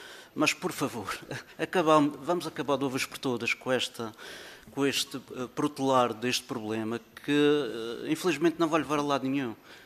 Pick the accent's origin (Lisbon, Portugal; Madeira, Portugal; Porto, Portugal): Madeira, Portugal; E aquilo que eu sinto, neste momento, enquanto madeirense, é uma revolta